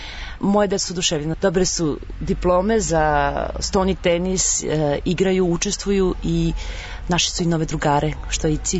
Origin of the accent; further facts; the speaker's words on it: Serbia; now in Denmark; Iz Danske sam došla iz Srbije. Zvanično sam se preselila u Dansku 2011. godine.